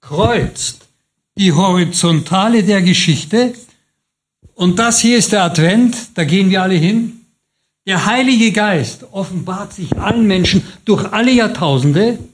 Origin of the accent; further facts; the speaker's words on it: Vienna, Austria; born there; Ich bin ja katholisch gewesen, ich bin in Wien geboren. Ich bin am Stephansdom gefirmt worden mit 12 Jahren.